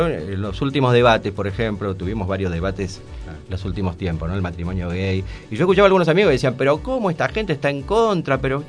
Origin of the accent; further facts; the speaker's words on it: Argentina; y bueno, así somos los argentinos.